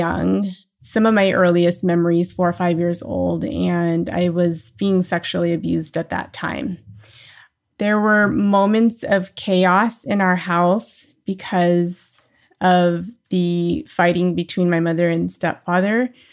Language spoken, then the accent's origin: English; New Orleans, Louisiana, United States; born there; So I was born in New Orleans, Louisiana.